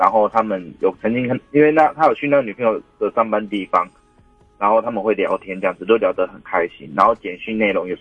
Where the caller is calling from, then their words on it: Tainan, Taiwan; 我是台南的